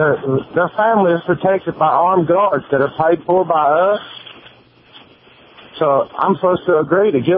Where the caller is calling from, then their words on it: Tennessee, United States; I'm calling from Tennessee.